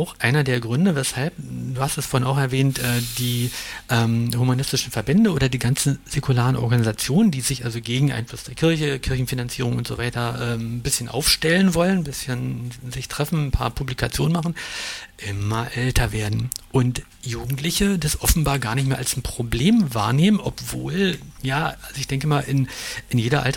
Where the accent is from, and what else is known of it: East Germany, Germany